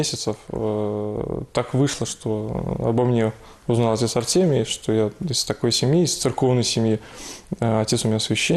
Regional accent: Sebezh, Pskov Oblast, Russia; Я сам из Псковской области, города Себежа, учился в городе Пскове, в Псковском государственном университете на кафедре теологии.

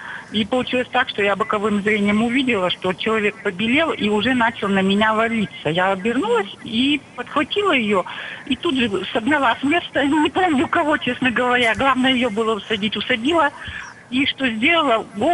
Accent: Yekaterinburg, Sverdlovsk Oblast, Russia; я из Екатеринбурга.

